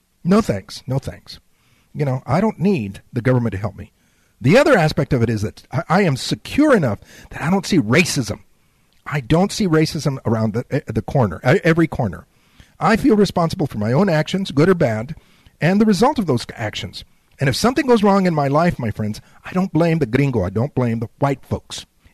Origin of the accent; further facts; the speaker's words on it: United States; I'm an American, my friends. I believe in the principles of the United States